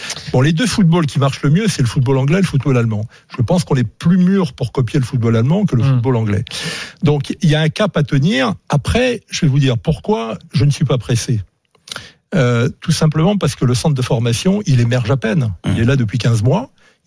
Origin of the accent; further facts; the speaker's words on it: Corsica, France; quand on est Corse, on regarde plutôt vers l'Italie